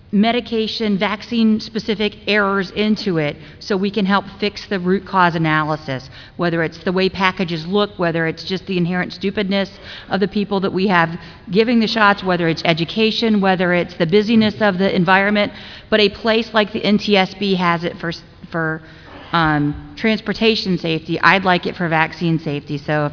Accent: Virginia, United States; I'm from Virginia.

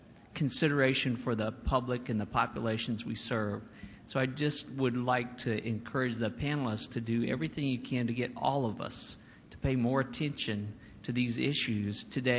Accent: Colorado, United States; from Colorado

